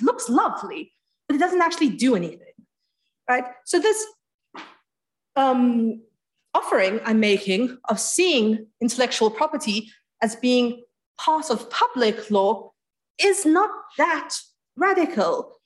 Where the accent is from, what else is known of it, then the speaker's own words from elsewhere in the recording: South Africa; I am from South Africa. I know that I pull off the British accent superbly, but surprise to everybody, I'm not.